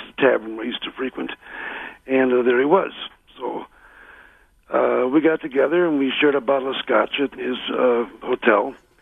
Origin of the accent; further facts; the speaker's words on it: Racine, Wisconsin, United States; also born or lived in Los Angeles; now in Madison, United States; I grew up in Racine and I live in Madison now. And L.A. was a wonderful experience for me.